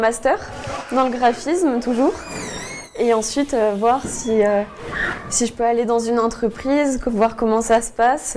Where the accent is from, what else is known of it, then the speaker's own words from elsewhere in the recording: Clermont-Ferrand, Auvergne-Rhône-Alpes, France; Alors moi, je viens de Clermont-Ferrand.